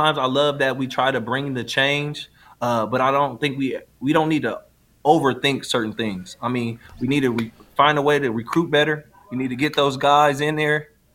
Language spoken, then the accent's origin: English; Wisconsin, United States; And I mean, when I was being recruited from Wisconsin, Fickell was at Ohio State, and he used to always come in and to our high school and recruit